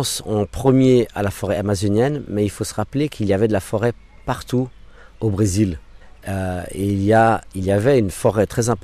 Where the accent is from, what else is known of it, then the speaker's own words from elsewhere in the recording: Geneva, Switzerland; first language English; French is a second language; also born or lived in United States; mes parents se sont rencontrés à Genève dans les années 60. Moi, je suis né à Genève, mais ayant grandi avec ma mère anglophone, eh bien, ma langue maternelle est l'anglais. Donc ça, c'est très pratique d'avoir l'anglais dès la naissance. J'ai ensuite appris le français à l'école.